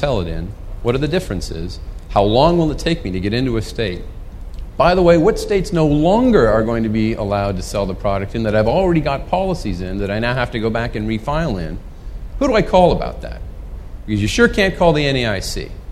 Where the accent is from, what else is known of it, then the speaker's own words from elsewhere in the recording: Canada; I grew up in Canada, and I played a lot of hockey without a helmet